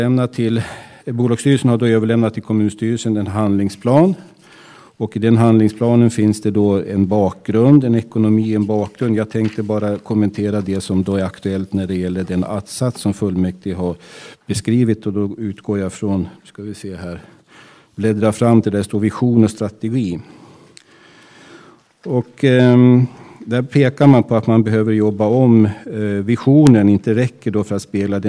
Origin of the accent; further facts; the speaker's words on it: Sala, Västmanland County, Sweden; sa att jag var från Sala